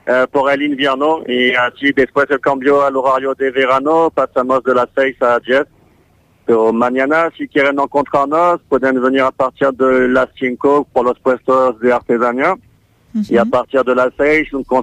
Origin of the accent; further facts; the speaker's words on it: France; Spanish is a second language; como yo soy francés, me falta el vocabulario.